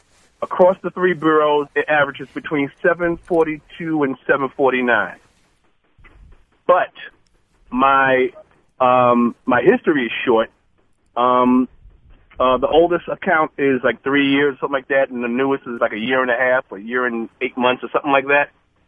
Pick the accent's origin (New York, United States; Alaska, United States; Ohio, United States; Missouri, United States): New York, United States; moved away; Okay, so I'm in from New York. I'm living out here now, thinking about sticking around.